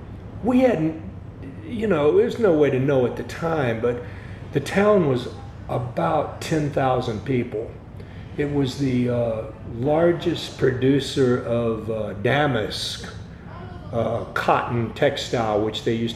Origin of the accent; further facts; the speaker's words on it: Roanoke Rapids, North Carolina, United States; I'm from, I was born and raised in Roanoke Rapids, North Carolina. Roanoke Rapids. It's on the Roanoke River, and there's a rapids there.